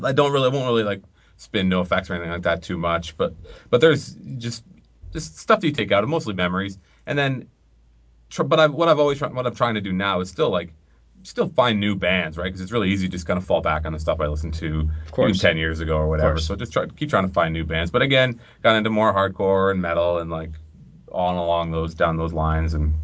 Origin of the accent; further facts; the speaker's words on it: Ontario, Canada; And when I grew up outside of Toronto, just coming down into the city to go to bigger shows or smaller shows